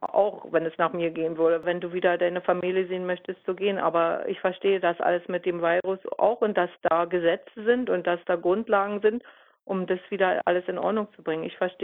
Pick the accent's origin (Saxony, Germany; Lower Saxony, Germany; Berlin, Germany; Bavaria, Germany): Berlin, Germany; now in Australia; ich bin von Ostberlin ausgewandert und dieses Land Australien hat mich aufgenommen.